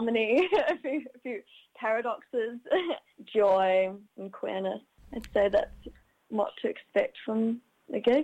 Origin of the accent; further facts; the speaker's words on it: Dunedin, Otago, New Zealand; I'm from Otipoti originally, and that's sort of where this project started.